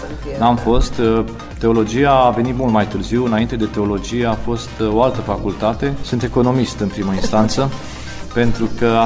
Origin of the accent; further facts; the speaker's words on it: Târgu Jiu, Gorj County, Romania; știam unde voi merge, în orașul meu natal, Târgu Jiu